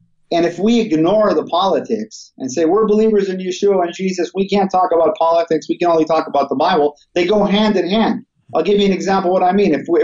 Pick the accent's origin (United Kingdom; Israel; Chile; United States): Israel; Bnei Brak, Tel Aviv District; but the other one is Bnei Brak, where my hometown is.